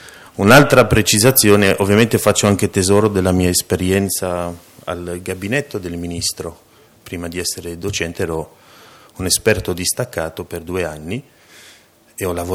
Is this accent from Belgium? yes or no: yes; Belgium; Italian is a second language; now in Italy; non sono di madrelingua italiana anche se ho un cognome che ha un certo senso in questo paese, sono nato in Belgio, cresciuto in Belgio